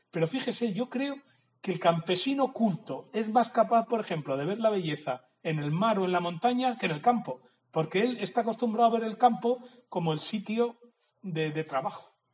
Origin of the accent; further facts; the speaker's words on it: Meseta Central, Spain; born there; nacer en el Mediterráneo es una visión que los que hemos nacido en la meseta nos viene lejos y viceversa.